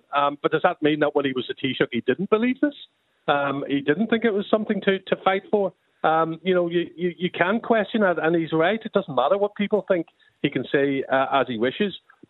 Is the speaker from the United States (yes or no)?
no; Northern Ireland, United Kingdom; I'm an Irishman. I'm a proud Irishman, but I'm an Ulster Unionist and I want the United Kingdom